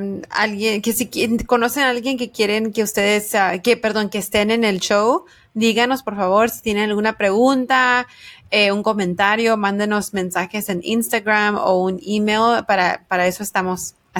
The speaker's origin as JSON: {"language": "Spanish", "town": "Los Angeles", "region": "California", "country": "United States", "tie": "born or raised there", "said": "nosotros somos de Los Ángeles, yo nací en Los Ángeles"}